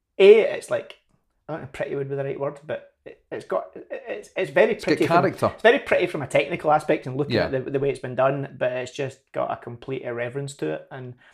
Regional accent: Scotland, United Kingdom; It's like I'm Scottish.

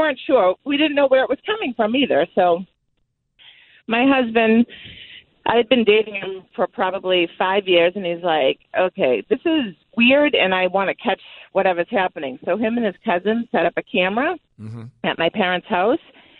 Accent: East Bridgewater, Massachusetts, United States; So my parents, I grew up in East Bridgewater

